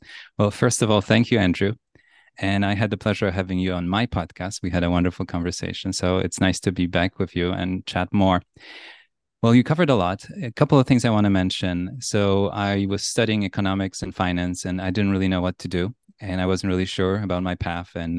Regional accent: Poland; Well, I grew up in Poland. That's where I was born.

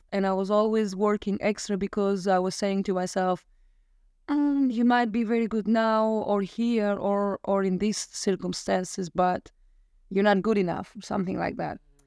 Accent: Goumenissa, Central Macedonia, Greece; English is a second language; Somewhere there, but a very small place, more like a town. The name is Goumenissa, which is my hometown and I love very much.

